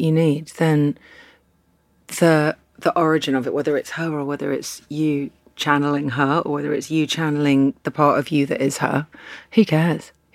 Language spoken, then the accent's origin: English; England, United Kingdom; growing up in England, you're not primed